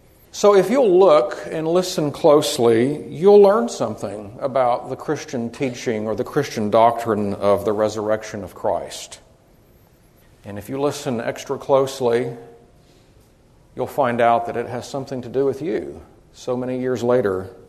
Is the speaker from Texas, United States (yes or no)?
yes; Texas, United States; moved away as an adult; And when I got off the train, for that young man born and raised in Texas, he might as well have been stepping off into a different country.